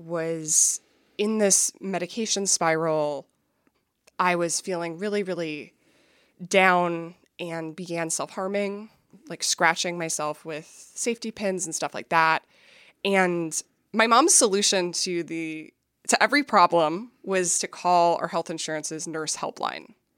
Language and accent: English; Minneapolis, Minnesota, United States; So I grew up in Minneapolis. My family was evangelical Christian.